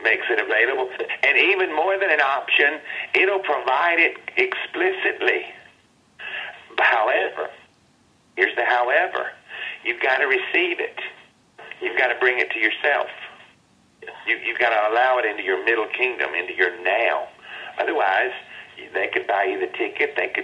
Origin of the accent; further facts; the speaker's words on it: Minnesota, United States; I'm from Minnesota. It's very cold here